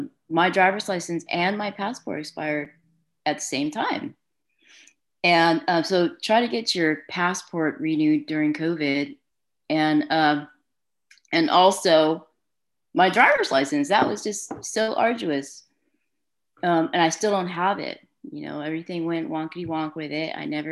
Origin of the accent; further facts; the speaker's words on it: California, United States; I'm originally from the Bay Area. I spent my life in the Bay, and I just moved north last, actually it's been 2 years now, it's so crazy. But moving out here, you know, resources are a little bit different. I'm out in Northern California, you know, not in the urban areas.